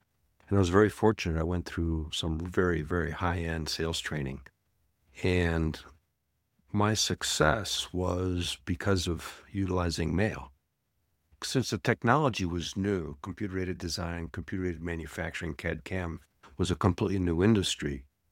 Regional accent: Arizona, United States; Yeah, so you're from Oregon. I'm from Arizona.

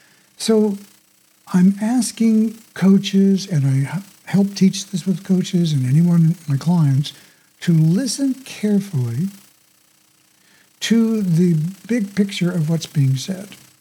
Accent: Oklahoma, United States; Okay, so I was born and raised in Oklahoma, so I come by that kind of a thing authentically, you might say.

